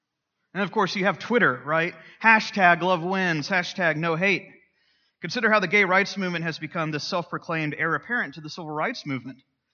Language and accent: English; Deep South, United States; I grew up in the Deep South, where it is often believed that to be Christian is to be American and vice versa.